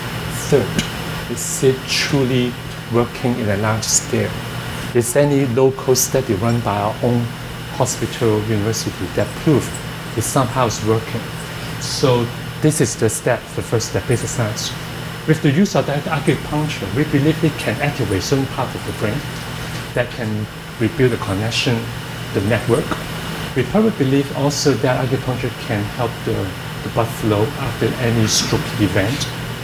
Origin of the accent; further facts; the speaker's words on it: Hong Kong; English is a second language; now in Canada; And I'm an immigrant from Hong Kong. I came to this country in 1991. So 27 years, my English is still not good.